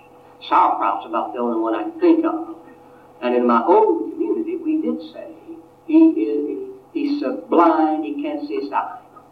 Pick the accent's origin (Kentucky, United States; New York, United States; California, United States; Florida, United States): Kentucky, United States; Blaine; And then when I was growing up near Blaine, everybody ate